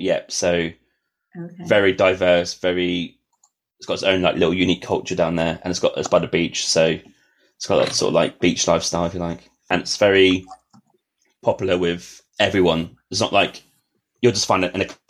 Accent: Norwich, East of England, United Kingdom; I'm from Norwich.

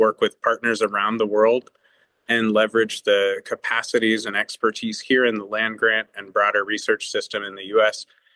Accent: Haiti; also born or lived in Washington State; now in United States; a research professor here at Kansas State University. I was born in Haiti and grew up in rural Haiti and Washington State here in the U.S.

